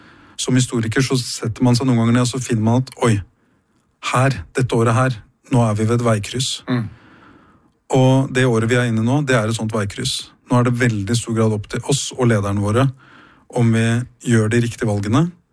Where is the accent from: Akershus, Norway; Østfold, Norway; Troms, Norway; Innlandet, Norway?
Akershus, Norway; Bærum; Nei, altså der ute hvor jeg vokste opp på Kolsås, så opplevde vi jo tidlig